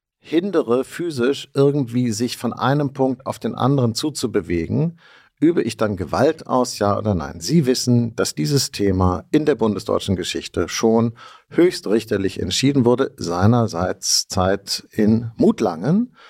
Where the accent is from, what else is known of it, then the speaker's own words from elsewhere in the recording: Hamburg, Germany; Ich komme, wie man merkt, aus Hamburg, ich weiß das alles.